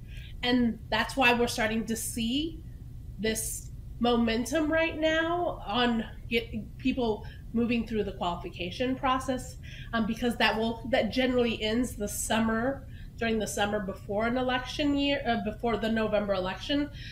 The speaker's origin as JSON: {"language": "English", "region": "Texas", "country": "United States", "tie": "born or raised there", "said": "So I'm a Texan. I grew up in Texas."}